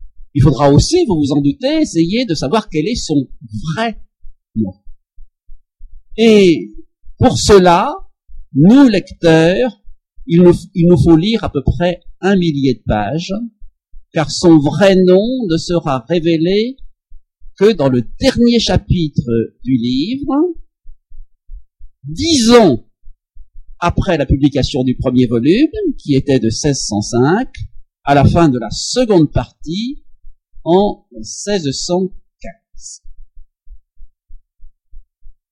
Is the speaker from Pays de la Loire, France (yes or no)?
no; Nouvelle-Aquitaine, France; comme on dit dans mon pays d'origine, la Charente.